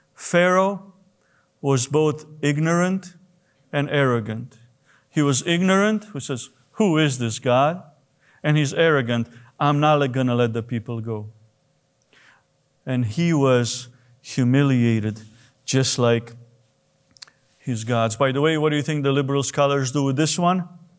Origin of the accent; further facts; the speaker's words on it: Romania; I grew up in Romania when Romania was under communism